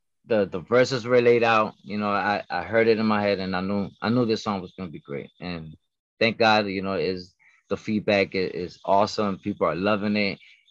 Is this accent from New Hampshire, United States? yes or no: no; Trenton, New Jersey, United States; also born or lived in Chicago; now in Puerto Rico; I was born in Chicago. I was raised in Trenton, New Jersey, and I live in Puerto Rico.